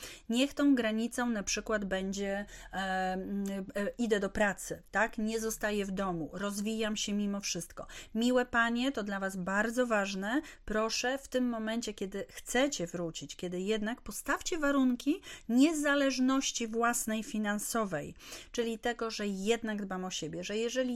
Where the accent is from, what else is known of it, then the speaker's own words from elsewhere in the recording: Warsaw, Masovian Voivodeship, Poland; Jestem z Warszawy, więc na Mokotowie na przykład.